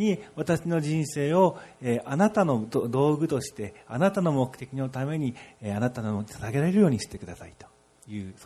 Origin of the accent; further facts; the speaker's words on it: Odisha, India; first language Odia; Japanese is a second language; あの、私は実はオリアという言葉が私の母国語なんですね。インドの中のたくさんの言葉からのオリア語の中で育ったんですけども、